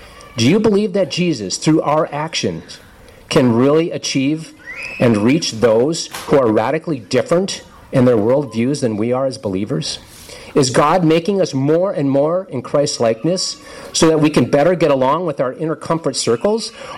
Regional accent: Duluth, Minnesota, United States; Now, I can remember growing up outside of Duluth, Minnesota

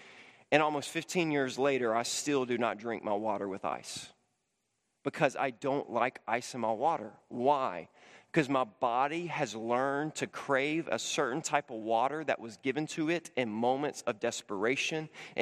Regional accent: Memphis, Tennessee, United States; In high school, growing up in Memphis, Tennessee, during the summer and fall months, I ran cross country in high school.

